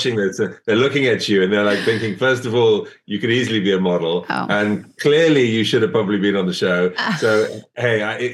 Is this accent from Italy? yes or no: no; London, United Kingdom; now in United States; I'm from the UK. I'm from London. I've been here for 27 years. So, right. I'm an American citizen. I've got two American kids and I married a girl from Alabama. So I'm at this point about as American as it can be outside of the accent.